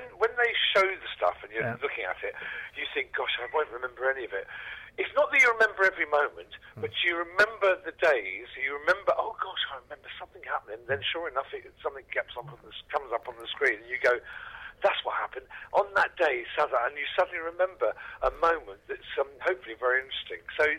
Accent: London, United Kingdom; accent: Cockney; Oh, listen, I'm a Cockney and I don't understand it, so, and I've worked on it.

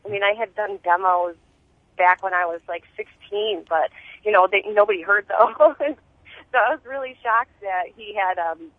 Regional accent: Rochester, New York, United States; Well, I'm actually from Western New York. That's where I am. I'm not I'm not in New York City right now.

